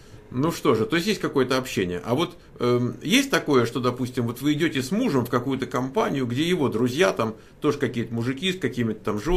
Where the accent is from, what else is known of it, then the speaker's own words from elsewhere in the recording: Moscow, Russia; Я же москвич. Я учился вот возле Кремля, там 57-я школа математическая, там рядом. У Пушкинского музея. Я как бы Москву так еще помню.